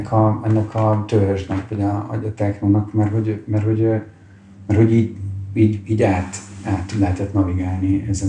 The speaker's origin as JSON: {"language": "Hungarian", "region": "Budapest", "country": "Hungary", "said": "én egy budai ilyen értelmiségi millióból származom"}